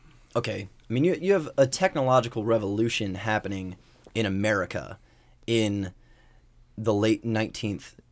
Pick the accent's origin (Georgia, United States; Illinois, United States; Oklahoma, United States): Georgia, United States; But I'm from Georgia